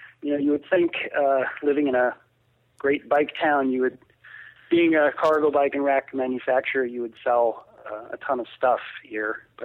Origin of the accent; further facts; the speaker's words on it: Eugene, Oregon, United States; I mean, I think I've sold more of my racks to Japan than to here in my hometown, Eugene.